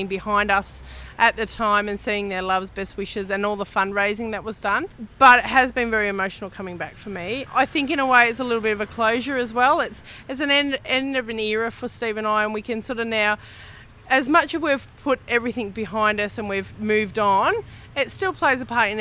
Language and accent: English; Geelong, Victoria, Australia; No, I'm originally from Geelong